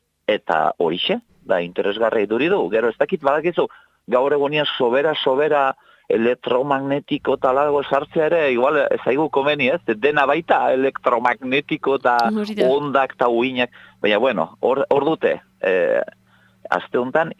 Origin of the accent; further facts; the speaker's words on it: Spain; guk euskalduna gara, arrontu euskalduna